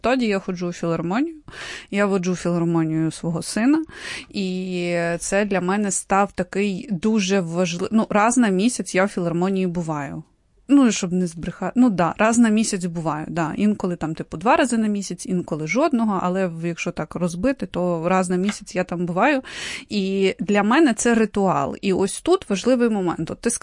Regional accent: Kyiv, Ukraine; Сталося так, що я киянка, яка народилася, виросла в цьому місті

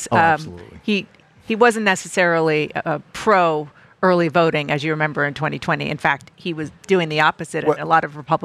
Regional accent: New Jersey, United States; Minnesota, Virginia, New Jersey, my home state.

